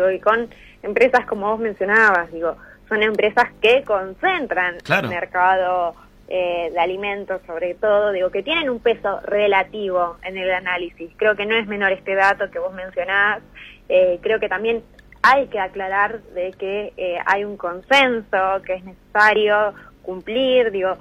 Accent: Argentina; como argentinos y argentinas no nos podemos acostumbrar

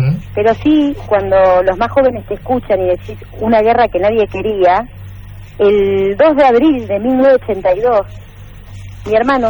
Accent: Argentina; Hagámonos cargo como argentinos

